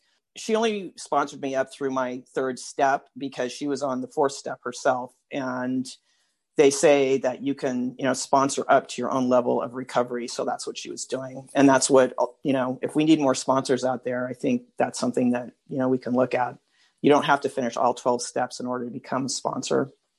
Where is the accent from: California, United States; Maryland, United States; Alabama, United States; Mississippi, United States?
California, United States; I'm from the San Francisco Bay Area